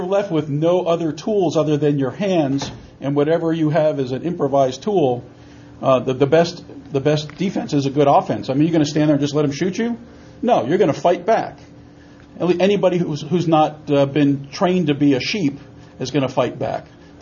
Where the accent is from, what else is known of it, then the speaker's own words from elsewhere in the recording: New Jersey, United States; I mean, I grew up in New Jersey.